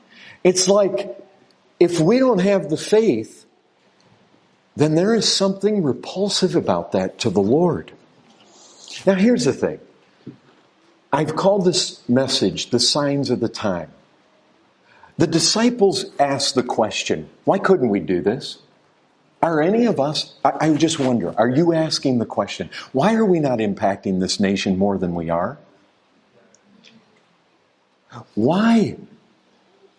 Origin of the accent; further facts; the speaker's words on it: Michigan, United States; Where I grew up in Michigan, red in the morning, sailors take warning.